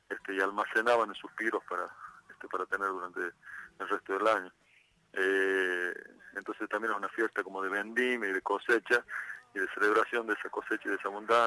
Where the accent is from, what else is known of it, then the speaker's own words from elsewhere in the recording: La Rioja, Argentina; Y calculo que lo que todo artista riojano tiene, así como en el ADN musical, que es la chaya.